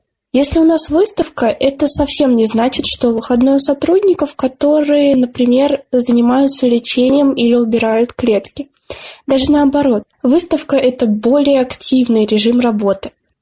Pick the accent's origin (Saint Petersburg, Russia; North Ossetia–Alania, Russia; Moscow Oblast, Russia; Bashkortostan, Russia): Moscow Oblast, Russia; Я росла за городом, в Подмосковье.